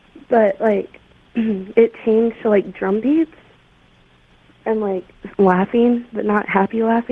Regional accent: Chehalis, Washington, United States; I'm from Chehalis, Washington.

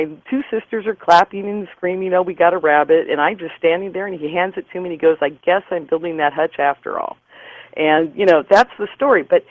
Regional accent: Portland, Oregon, United States; I grew up in Portland, Oregon.

